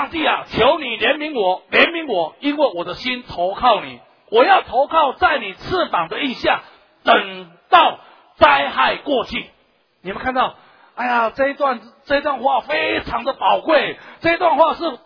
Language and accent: Chinese; Taiwan; 只是我们不知道，只是我们台湾人不知道。